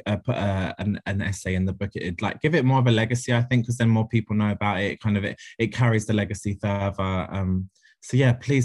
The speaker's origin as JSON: {"language": "English", "region": "London", "country": "United Kingdom", "said": "I'm from the bad part. I'm not from the good part. People, I think, as you can hear from my accent, I'm definitely not posh. I'm from a council estate in Ladbroke Grove."}